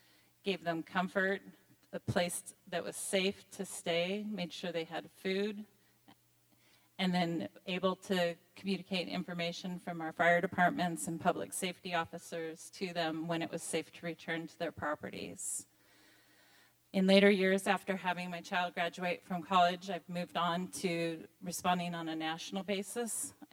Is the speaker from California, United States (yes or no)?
yes; California, United States; I'm a resident from Templeton and a lifetime San Luis Obispo County resident, native.